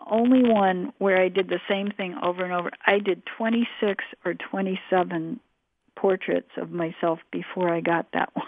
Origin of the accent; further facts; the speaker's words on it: Ithaca, New York, United States; And I grew up right near Cornell University because my father was a professor there.